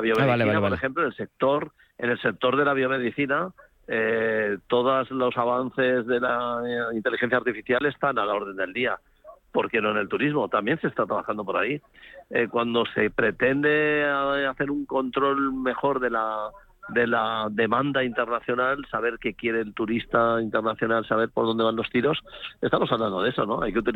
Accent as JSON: {"language": "Spanish", "town": "Barcelona", "region": "Catalonia", "country": "Spain", "said": "yo soy de Barcelona"}